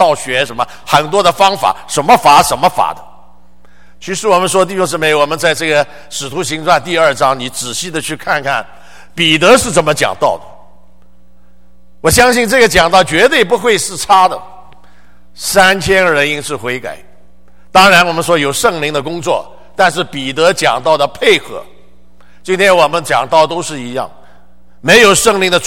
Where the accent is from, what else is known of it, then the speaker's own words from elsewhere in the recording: Shanghai, China; 我们上海人就讲上海话啊，我一讲上海话了啊